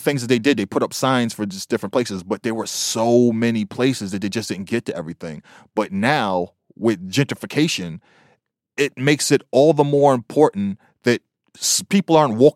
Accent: Boston, Massachusetts, United States; I grew up, I was born in Boston City Hospital at the time, and I grew up blocks from Boston City Hospital on Mass Ave.

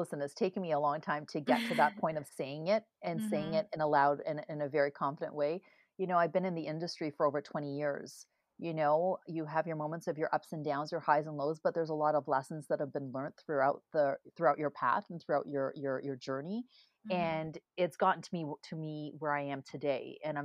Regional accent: Canada; Well, I'm Canadian. I grew up in Canada. I went to school here.

